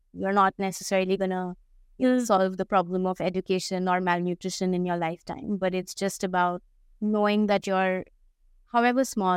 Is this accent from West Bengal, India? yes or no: yes; Kolkata, West Bengal, India; moved away as an adult; So I am from Calcutta. I grew up there. I did all my schooling there. And then I got an opportunity to go study in the US for my undergrad. So I went there, I went to Ohio Wesleyan University.